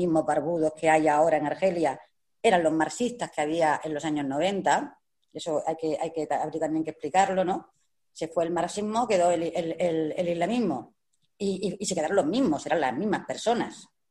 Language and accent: Spanish; Melilla, Spain; por ser de Melilla, ¿no?, veo las cosas de España, ¿no?, de un poquito de lejos, aunque soy española, la veo también porque pertenezco a una cultura más lejos